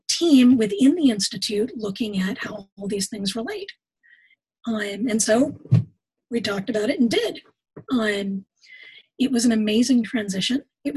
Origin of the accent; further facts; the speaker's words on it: California, United States; I grew up in California, and I grew up paying a lot of attention to water rights in California and water restrictions and in the desert Southwest.